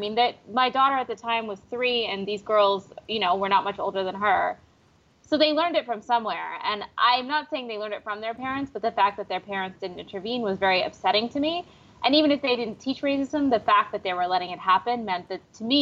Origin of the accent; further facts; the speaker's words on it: Midwest, United States; because it was like me in the 1980s growing up in the Midwest.